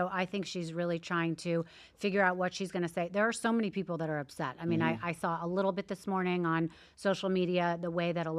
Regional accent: New York, United States; I'm from New York and I moved here in mm-hmm. the last year.

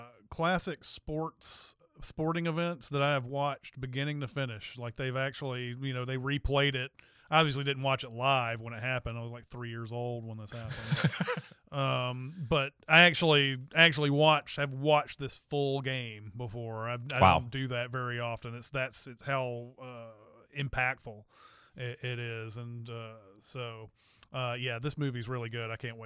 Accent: Franklin, Tennessee, United States; I would say I often consider my hometown to be Franklin, Tennessee, though

